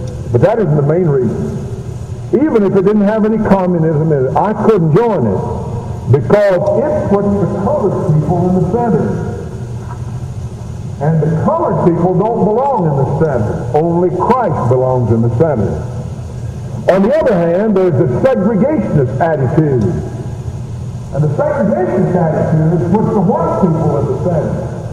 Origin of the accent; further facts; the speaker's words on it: the South, United States; I'm from the South, too, and in the South, we haven't done that very much through the years.